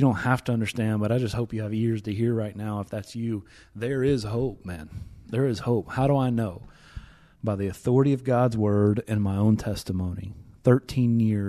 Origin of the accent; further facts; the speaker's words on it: Tennessee, United States; Boy, I'm from East Tennessee. Boy, this is kind of hitting. This is bringing me back.